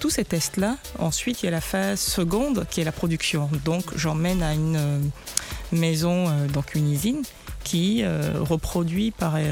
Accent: Côte d’Ivoire; comme on aime dire chez nous en Côte d'Ivoire.

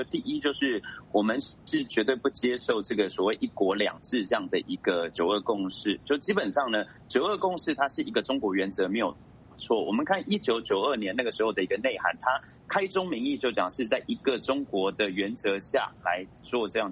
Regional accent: Taiwan; 我自己形容我自己是台湾人， 对岸是大陆人，但是我们都是中国人

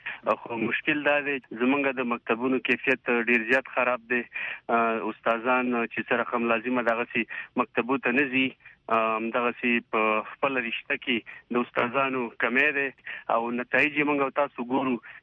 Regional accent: Kunar, Afghanistan; زه د کونړ ولایت د یو بچی په حیث باندې دا ویلی شم

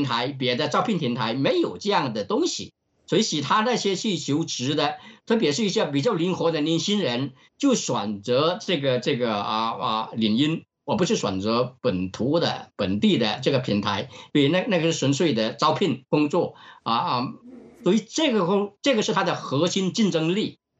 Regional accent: Australia; 这个Murdoch 是我们澳大利亚人，当然后来入了美国籍

